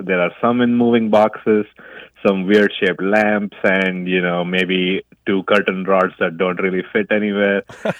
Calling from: Gaffney, South Carolina, United States; I'm calling from Gaffney, South Carolina.

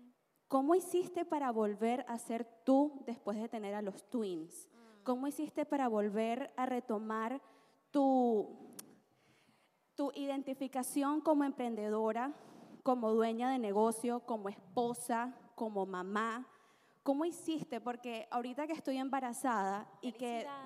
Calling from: San Antonio, Texas, United States; also born or lived in Miami; vengo de San Antonio.

